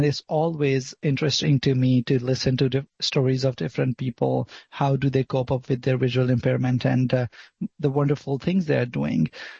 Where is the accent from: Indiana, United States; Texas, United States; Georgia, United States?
Texas, United States; Denton; as Amanda told, I am from Denton, Texas